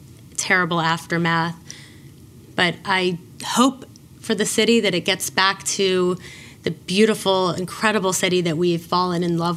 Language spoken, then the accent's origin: English; Richmond, Virginia, United States; also born or lived in New York City; I spent nearly a decade in New York City, and I absolutely loved it. But I'm from Richmond, and I always wanted to come back to Richmond.